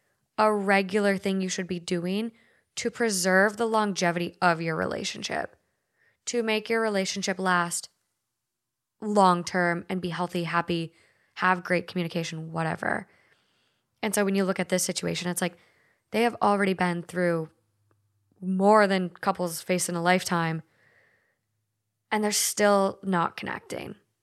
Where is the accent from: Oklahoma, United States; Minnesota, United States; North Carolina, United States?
Minnesota, United States; accent: Minnesota; My Minnesota accent came out there.